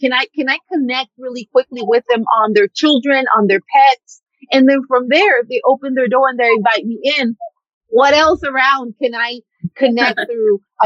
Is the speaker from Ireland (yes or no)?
no; Mexico; first language Spanish; English is a second language; now in United States; We moved from Mexico. Spanish is my first language. English is my second language. So we moved from one country to the United States